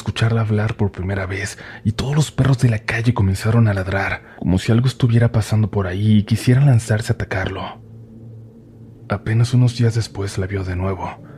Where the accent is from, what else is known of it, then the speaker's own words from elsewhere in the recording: Tijuana, Baja California, Mexico; Mi familia y yo somos de Tijuana, Baja California. Tengo 2 hermanos mayores y una hermana menor. Y cuando yo tenía aproximadamente 7 años, nos mudamos a unos departamentos en la colonia Guerrero.